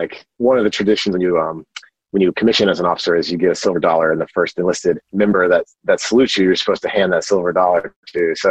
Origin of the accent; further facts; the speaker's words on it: North Carolina, United States; So, grew up in North Carolina, and both my folks are actually enlisted Air Force